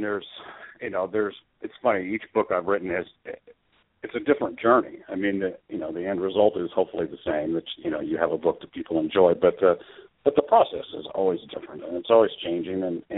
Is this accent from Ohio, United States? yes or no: no; Kansas, United States; I grew up in Kansas, and there was three channels, and they were in black and white on the TV.